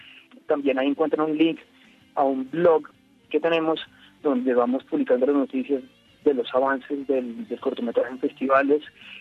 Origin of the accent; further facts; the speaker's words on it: Colombia; yo, que soy colombiano, que en este momento estoy en Colombia